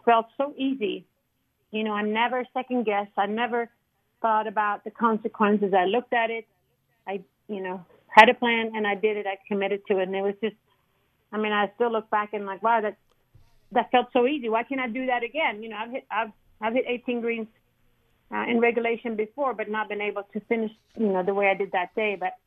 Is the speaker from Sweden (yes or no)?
yes; Sweden; growing up in Sweden